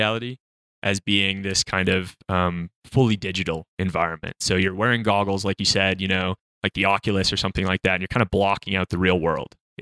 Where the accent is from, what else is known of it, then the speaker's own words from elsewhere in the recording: Regina, Saskatchewan, Canada; moved away; also born or lived in Calgary; I'm from Regina, Saskatchewan originally, but I lived in Calgary for the last 8 years.